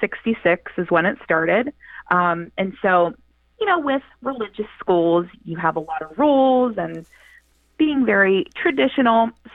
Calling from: Pittsburgh, Pennsylvania, United States; Pittsburgh.

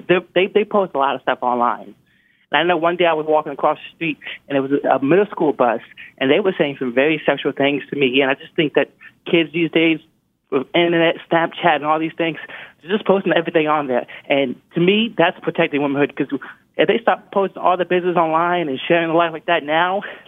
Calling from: Washington, District of Columbia, United States; I'm calling from Washington, D.C.

